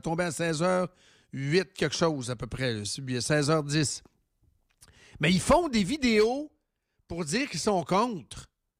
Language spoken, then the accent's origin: French; Quebec, Canada; dans ma région natale, la Mauricie, ça part de Latuc à Drummond.